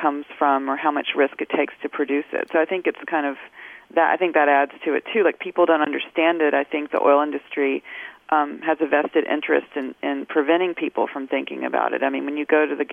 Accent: Alabama, United States; it was a portrait of just where I grew up in Alabama and how that was impacted

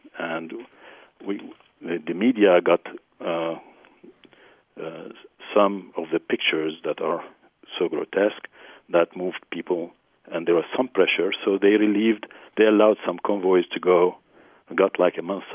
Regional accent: Syria; moved away as an adult; now in United States; I'm an American, first of all. … And I am also originally from Syria. I went to medical school there. So I left Syria. I was 23.

